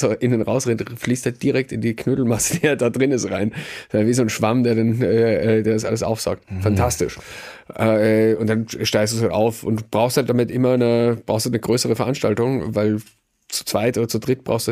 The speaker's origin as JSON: {"language": "German", "town": "Goldegg", "region": "Salzburg", "country": "Austria", "said": "ich bin in Stadt Salzburg geboren, als einziger in meiner Familie, um außen zu sein. Aber ich stamme ursprünglich eigentlich eine Stunde südlich von Salzburg. Das Goldeck in Pongau."}